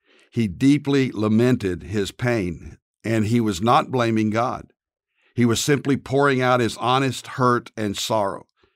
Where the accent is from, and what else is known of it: Dallas, Texas, United States